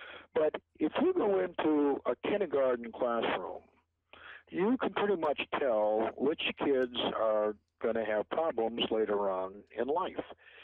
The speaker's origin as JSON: {"language": "English", "region": "Wisconsin", "country": "United States", "said": "I'm a Packers fan, too. I'm originally from Wisconsin, so go Packers."}